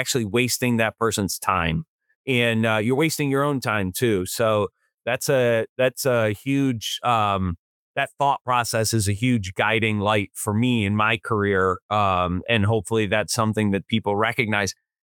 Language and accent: English; Michigan, United States; So I don't think they're going to stand up in the state capitals of like my home state in Lansing, Michigan